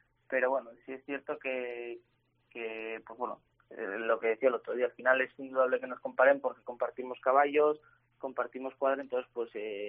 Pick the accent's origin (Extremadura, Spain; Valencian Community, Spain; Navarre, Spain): Navarre, Spain; pues era un sueño como navarro el poder actuar en Pamplona